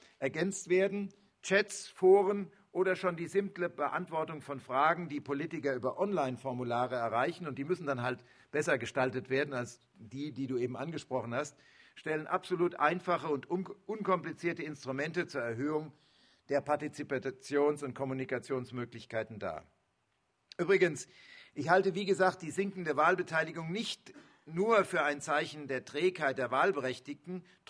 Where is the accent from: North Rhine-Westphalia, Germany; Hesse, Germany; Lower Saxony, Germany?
Hesse, Germany; ich bin Hesse